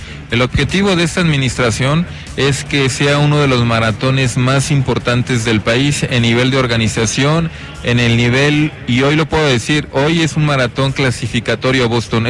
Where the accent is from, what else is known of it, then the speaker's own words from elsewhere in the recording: Querétaro, Mexico; para demostrar la calidad humana y calidez que somos los queretanos